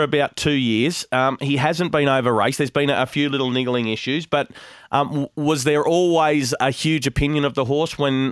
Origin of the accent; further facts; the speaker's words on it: Canberra, Australian Capital Territory, Australia; I just made the move to Sydney after growing up in Canberra